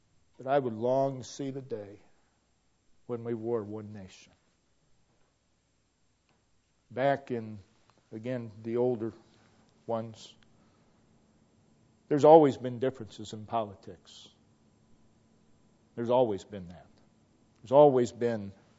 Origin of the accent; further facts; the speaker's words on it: United States; I'm not ashamed that I grew up in America I grew up in.